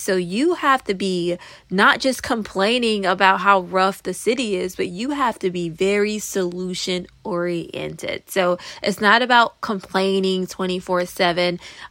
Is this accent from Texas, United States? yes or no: no; Florida, United States; I remember where, because I'm from Florida, and I remember when I came to New York, everyone was speaking so fast